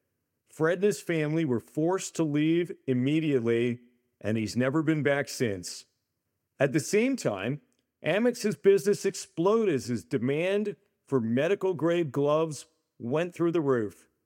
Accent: Canada; I grew up in Canada

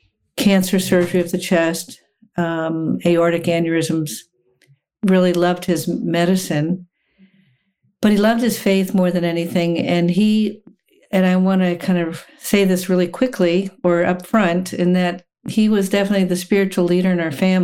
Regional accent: McLean, Virginia, United States; now in Washington, D.C., United States; I grew up in McLean, Virginia, which is, I'm in Washington, D.C. now, so I'm not too far from home.

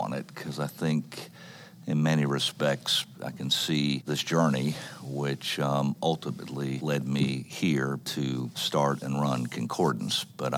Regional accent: Florida, United States; I grew up in a very loving family. My parents became Christians when I was about 7 or 8 years old. I grew up in southern Florida for the first

